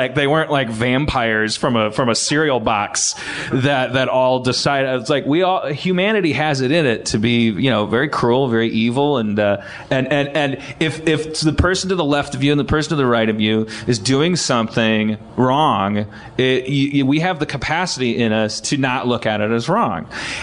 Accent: Wisconsin, United States; My big brother, I'm from Wisconsin.

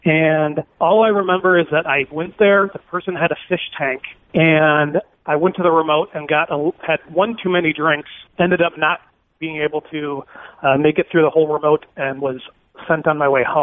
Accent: Michigan, United States; also born or lived in Florida; So I lived in Florida. … from Michigan. I lived in Florida around 2011

